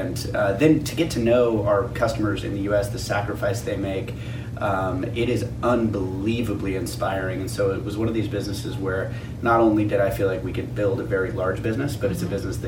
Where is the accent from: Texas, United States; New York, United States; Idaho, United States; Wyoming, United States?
Idaho, United States; I grew up in Idaho, but I think partially because of that, my parents really valued travel.